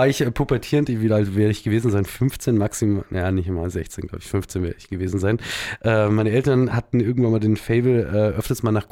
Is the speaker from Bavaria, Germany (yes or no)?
yes; Munich, Bavaria, Germany; ich bin schon hier in München geboren und an alles Mögliche und bin hier auch aufgewachsen, aber wohne jetzt schon auch seit längerer Zeit ein bisschen im Outback.